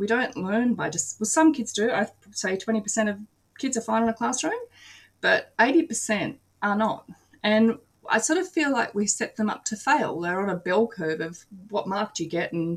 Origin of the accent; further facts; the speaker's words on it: Normanhurst, New South Wales, Australia; I grew up in the bush. Well, I didn't. I grew up in Normanhurst, but at that stage it was bush.